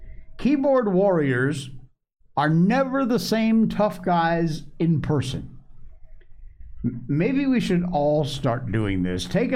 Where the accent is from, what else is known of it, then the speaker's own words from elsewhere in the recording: Connecticut, United States; born there; moved away as an adult; also born or lived in Key West, Florida; I was born in Connecticut. I moved when I was in my 40s to Key West in Florida, lived in Monroe County, worked for the sheriff's department there.